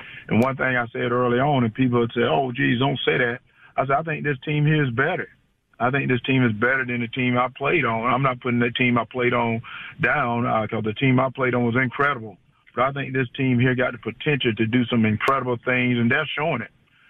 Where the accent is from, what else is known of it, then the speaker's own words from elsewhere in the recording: United States; I'm an American. I'm an American. I live in America, and I got an American son.